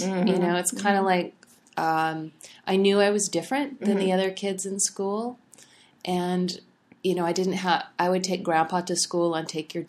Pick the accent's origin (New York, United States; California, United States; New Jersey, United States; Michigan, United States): California, United States; Carmel Valley; I grew up in Carmel Valley, and in my grandparents' house, and I was raised by my grandparents.